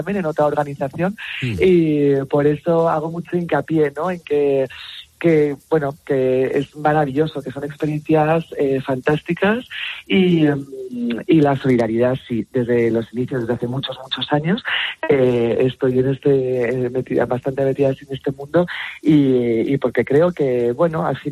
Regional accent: Côte d’Ivoire; yo nací en Costa de Marfil y bueno, viví ahí unos años, viví varios años y luego he estado viajando

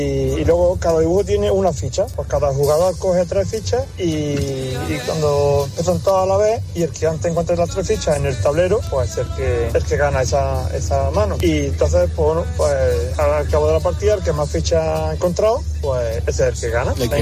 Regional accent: Granada, Andalusia, Spain; de Granada.

